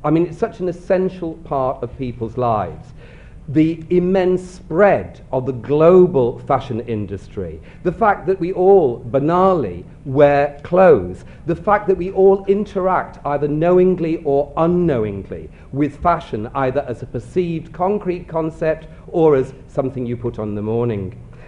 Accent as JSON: {"language": "English", "town": "Manchester", "region": "North West England", "country": "United Kingdom", "tie": "born or raised there", "said": "I grew up in Manchester. For some of you, it means nothing. For me, it meant Kendall Milnes, the Harrods of the North."}